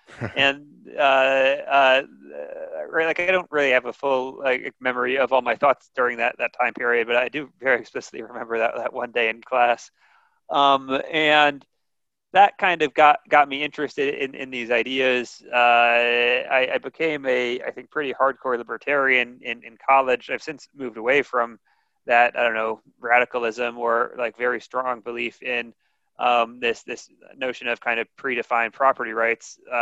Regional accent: Bethesda, Maryland, United States; I grew up in Bethesda, just outside of Washington, D.C.

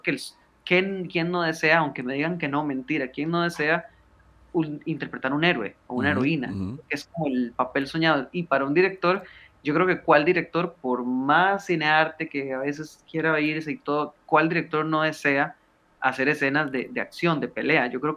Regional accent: Costa Rica; perdón que hable así como muy tico

